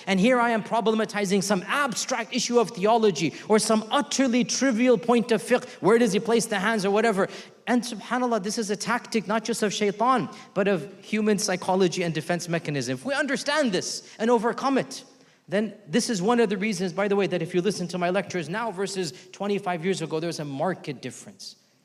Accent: United States; You're British, I'm American.

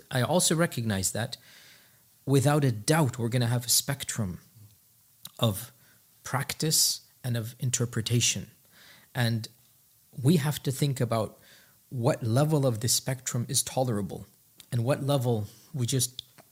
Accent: United States; I am an American, but I am extremely angry at what my country has done.

